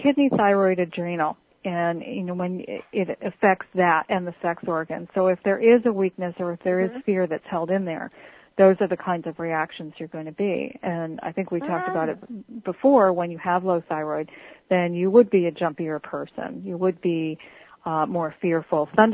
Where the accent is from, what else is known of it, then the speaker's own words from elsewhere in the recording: New England, United States; also born or lived in California; Well, I was from New England originally and had always wanted to settle here. And when I had moved to California, I regretted it when I got there. It just wasn't the right place, but I stayed 14 years.